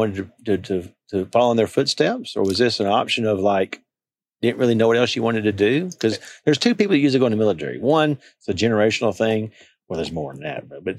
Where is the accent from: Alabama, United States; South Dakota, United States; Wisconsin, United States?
Alabama, United States; I'm from Alabama, so we're next door.